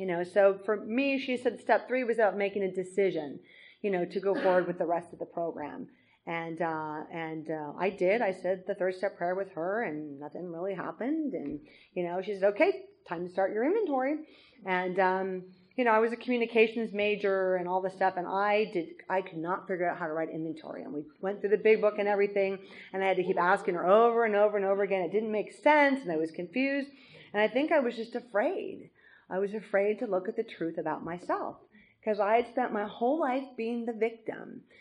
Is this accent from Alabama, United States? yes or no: no; California, United States; And I grew up near the San Francisco Bay. And I'd always walk along the bay in the morning.